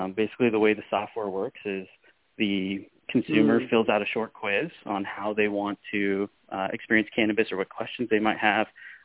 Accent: Spokane, Washington, United States; We've been running pilots at dispensaries, medical centers here in Arizona and back in my hometown of Spokane, Washington.

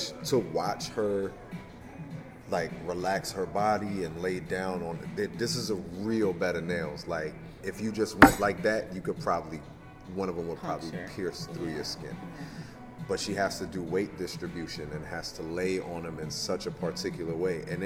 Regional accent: Jersey City, New Jersey, United States; I'm from Jersey City, New Jersey. I ain't ever come across no bear trap.

